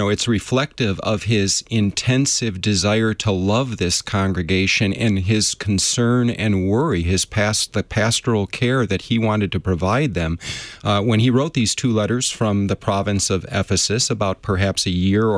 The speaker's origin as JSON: {"language": "English", "town": "Detroit", "region": "Michigan", "country": "United States", "tie": "born or raised there", "said": "I grew up in the Detroit area, actually, okay. Michigan district, and have had the privilege of living in a number of other areas within our country here, too."}